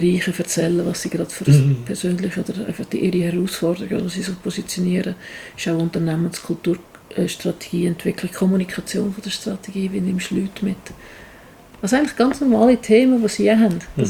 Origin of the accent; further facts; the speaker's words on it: Switzerland; mir als Schweizer ein funktionierendes Gesundheitswesen zu haben, das muss doch noch unser Anspruch sein.